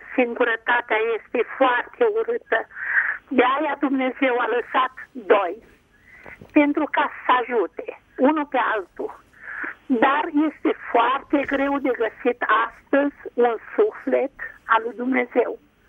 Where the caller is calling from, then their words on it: Piatra Neamț, Neamț County, Romania; Sunt din Piatra Neamț. Sunt văduvă de 7 ani. Am o vârstă înaintată.